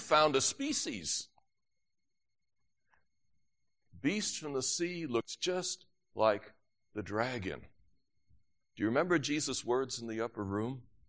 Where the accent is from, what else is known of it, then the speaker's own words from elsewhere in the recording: New York, United States; In my world, where I grew up in New York, anybody, I got a witness? All right, good. Where I grew up in New York, well, if you went away to make war, you were called chicken.